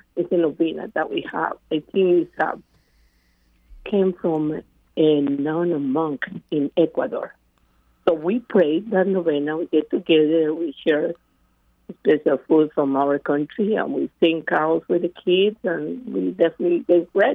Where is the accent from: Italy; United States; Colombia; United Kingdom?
Colombia; Medellin, Antioquia; English is a second language; moved away; I'm from Colombia, South America. And I've been living here for many years.